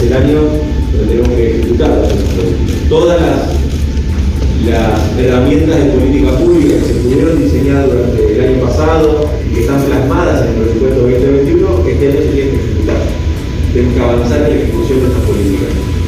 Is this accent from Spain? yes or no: no; Argentina; una deuda que tenemos como argentinos y argentinas